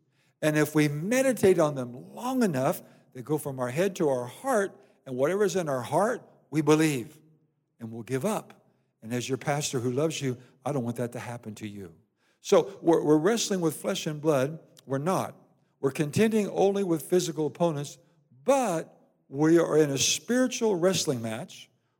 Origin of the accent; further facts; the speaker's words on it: Iowa, United States; Now, I come from Iowa, and you know what? Growing up in Iowa, it still is today, the sport of wrestling was huge and is huge.